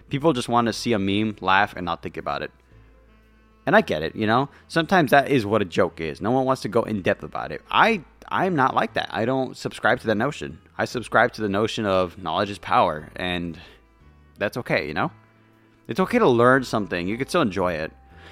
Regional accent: United States; I don't know how I feel about it as an American.

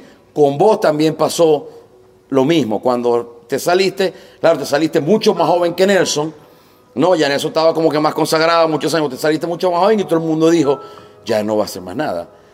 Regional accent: Maracaibo, Zulia, Venezuela; De Maracaibo, Zulia, Venezuela, yo soy

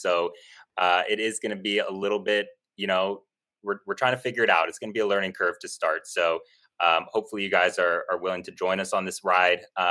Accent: Chicago, Illinois, United States; I work in corporate sales. I'm from Chicago, Illinois.

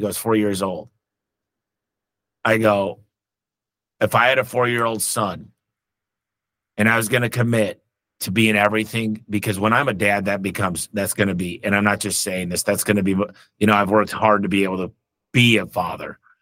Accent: Detroit, Michigan, United States; look, I came from Detroit. I didn't have anything.

